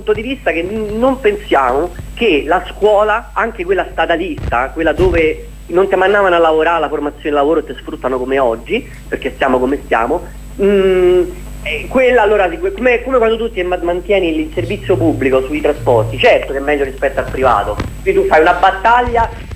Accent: Rome, Lazio, Italy; now in Milan, Italy; In realtà mi seguo da Milano, sono di Roma, mi seguo da Milano in streaming

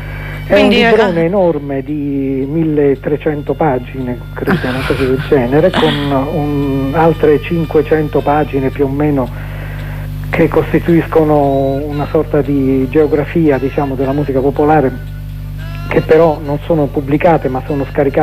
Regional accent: Cirò, Calabria, Italy; sulla musica tradizionale del mio paese, che si chiama Cirò

